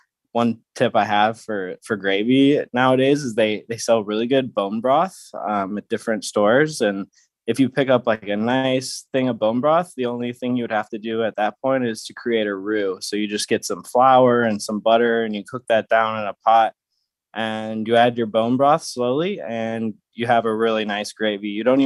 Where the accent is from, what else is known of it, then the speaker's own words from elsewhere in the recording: St. Louis, Missouri, United States; also born or lived in Phoenix; now in San Diego, United States; I grew up in St. Louis, Missouri. I'm now out here in San Diego at the Pendry Hotel. I started culinary school back in Phoenix, Arizona.